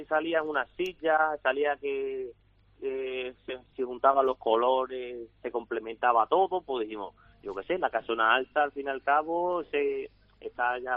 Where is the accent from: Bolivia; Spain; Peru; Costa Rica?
Spain; Mérida, Extremadura; Porque yo soy de Mérida.